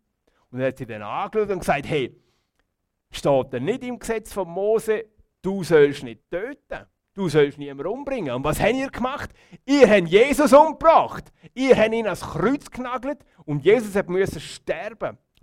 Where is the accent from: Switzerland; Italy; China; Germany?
Switzerland; Und bei uns in der Schweiz, auch im Fürstentum Liechtenstein, ist es zum Glück etwas anders.